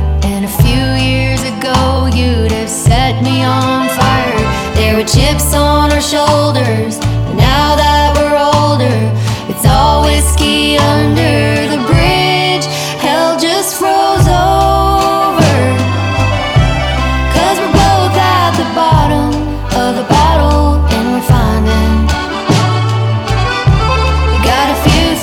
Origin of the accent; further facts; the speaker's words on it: Texas, United States; we both love cowboys, and we're both from Texas.